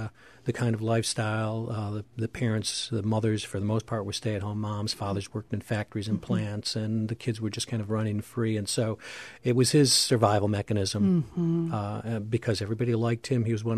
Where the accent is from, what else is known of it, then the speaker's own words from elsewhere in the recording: Buffalo, New York, United States; now in Wilmington, United States; it's set in Buffalo, which was my original hometown. Mm-hmm. Wilmington is now my hometown.